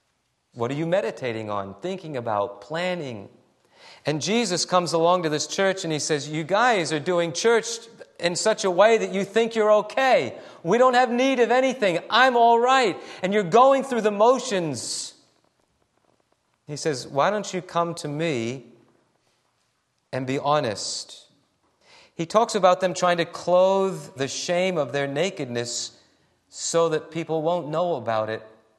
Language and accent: English; New England, United States; I think I mentioned earlier that I grew up in New England. New England's different from the South, if you haven't heard that yet.